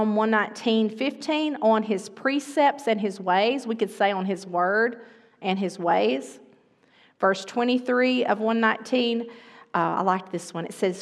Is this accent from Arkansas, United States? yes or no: yes; Arkansas, United States; We're from Arkansas, we get that.